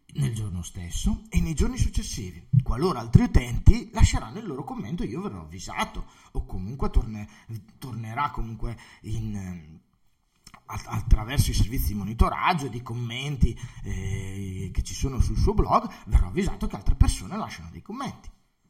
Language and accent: Italian; Brescia, Lombardy, Italy; also born or lived in Benevento; Sono bresciano, cioè sono beneventano, perché io sono nato a Benevento, sono italiano, sono proprio italiano perché sono nato a Benevento nel sud Italia, ma vivo a Brescia da 38 anni su 39 ormai, quindi sono anche bresciano praticamente.